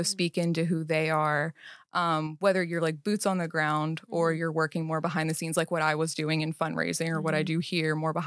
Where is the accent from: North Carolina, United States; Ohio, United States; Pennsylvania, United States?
Pennsylvania, United States; Literally Pennsylvania, right outside of Philly.